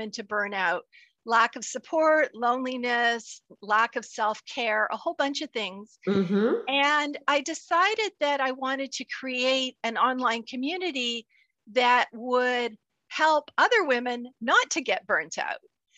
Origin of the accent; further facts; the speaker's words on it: Canada; when I grew up in Canada, I always loved to write.